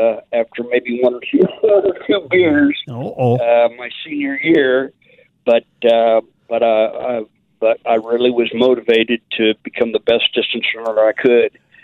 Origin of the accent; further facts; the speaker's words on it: Lake Forest, Kansas, United States; Well, I grew up in a really tiny community called Lake Forest between Edwardsville, Kansas, and Bonner Springs, Kansas.